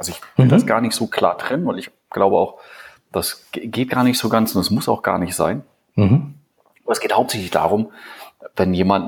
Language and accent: German; Bad Malente-Gremsmühlen, Schleswig-Holstein, Germany; Das stimmt, ich komme eher nicht aus Berlin. Und zwar komme ich aus Bad Malente-Gremsmühlen